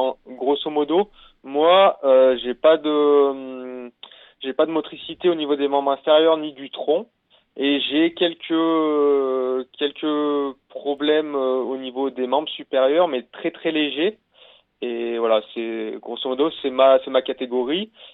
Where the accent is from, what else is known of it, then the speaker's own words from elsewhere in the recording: Bourg-d'Oisans, Auvergne-Rhône-Alpes, France; moi, je suis originaire de Bourg-d'Oisans, donc dans les Alpes.